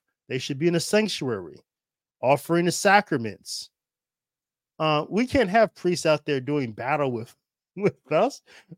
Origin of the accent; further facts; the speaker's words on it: United States; As an American, I just think we are a little bit arrogant.